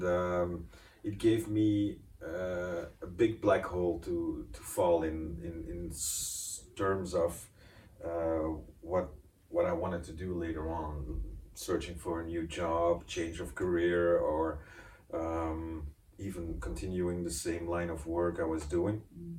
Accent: Belgium; I'm also from Belgium.

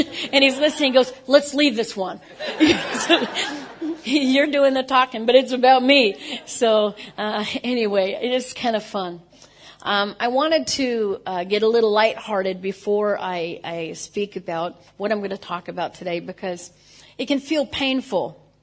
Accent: United States; As you can probably tell, I'm American.

